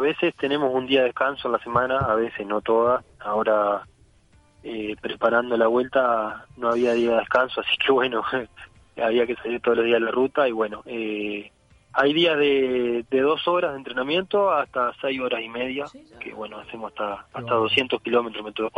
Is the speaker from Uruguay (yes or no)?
yes; Libertad, San José, Uruguay; En Libertad, yo soy de Libertad, San José.